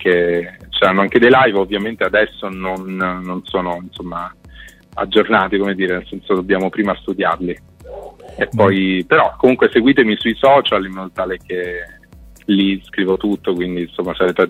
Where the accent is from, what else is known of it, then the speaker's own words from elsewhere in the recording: Calabria, Italy; sto organizzando un evento nella mia terra, appunto in Calabria